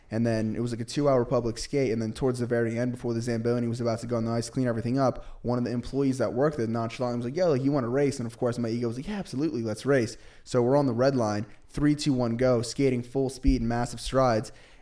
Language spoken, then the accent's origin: English; New Jersey, United States; I am from New Jersey